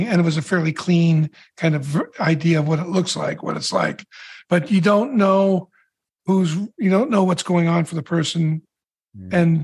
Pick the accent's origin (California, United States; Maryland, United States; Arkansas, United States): California, United States; Petaluma; When I was a kid, it was Napa only, but I grew up in a little town called Petaluma.